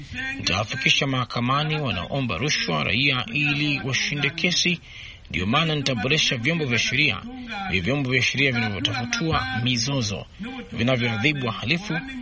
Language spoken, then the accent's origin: Swahili; Burundi; Mimi natokea kaskazini na kusini. Mimi ni mtoto wa Burundi